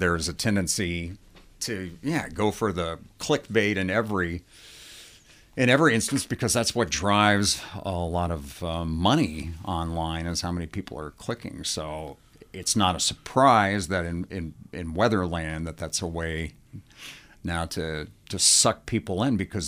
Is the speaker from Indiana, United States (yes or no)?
yes; Indiana, United States; I grew up in Northeast Indiana, so I would watch the TV guys there.